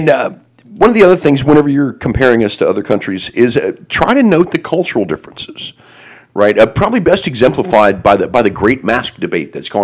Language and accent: English; Houston, Texas, United States; born and raised in Houston, I speak a pretty good amount of Spanish.